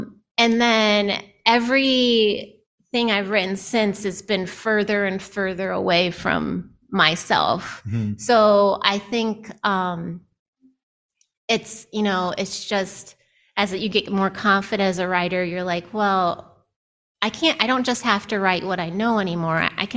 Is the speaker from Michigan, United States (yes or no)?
no; Ohio, United States; and I'm from Northern Ohio, so similar, like we're, you know, last stop before Canada kind of situation.